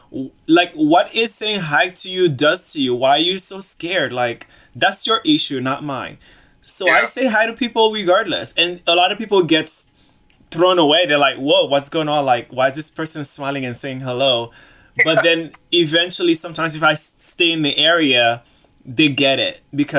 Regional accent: Boston, Massachusetts, United States; now in New York, United States; Yeah, I'm from Boston, but I live in New York now.

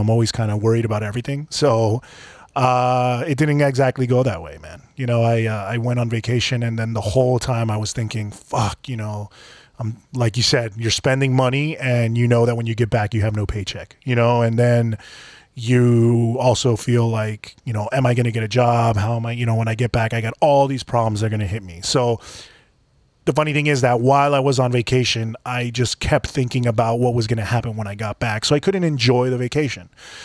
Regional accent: Bogota, Bogotá Capital District, Colombia; now in United States; So for a little bit of background, I was born here in the United States. My family is from Colombia, but I grew up in Colombia. I grew up in Bogota, Colombia.

